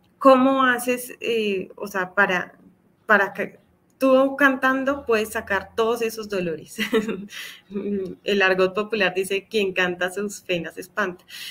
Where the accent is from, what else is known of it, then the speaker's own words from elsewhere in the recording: Colombia; preguntarnos como colombianos qué es eso que nos duele en nuestro país